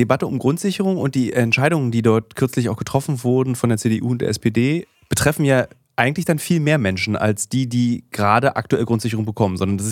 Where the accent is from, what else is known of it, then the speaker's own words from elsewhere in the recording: East Germany, Germany; Ich bin im Osten aufgewachsen und mein Zugang zur Kultur ist nämlich ein ganz anderer als im Westen.